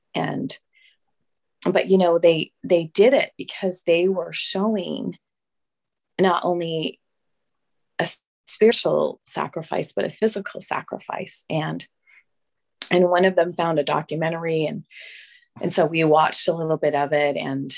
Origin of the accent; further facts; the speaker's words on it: Utah, United States; I know that I've lived a sheltered experience in some ways because growing up in Utah